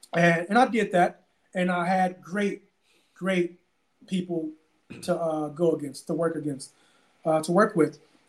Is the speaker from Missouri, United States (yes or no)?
yes; St. Louis, Missouri, United States; you know, I'm a kid from St. Louis. I just used that … French sommelier stuff to get the door. … from St. Louis.